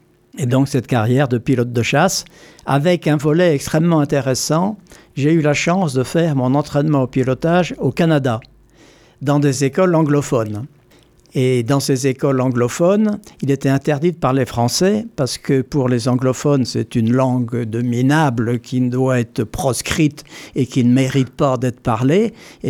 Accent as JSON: {"language": "French", "region": "Brittany", "country": "France", "said": "Je suis breton d'abord"}